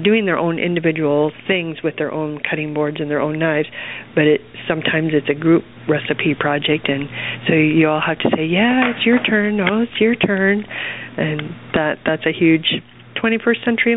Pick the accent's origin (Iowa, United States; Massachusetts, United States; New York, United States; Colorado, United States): Iowa, United States; I grew up on real food. I grew up in Iowa, and my mother cooked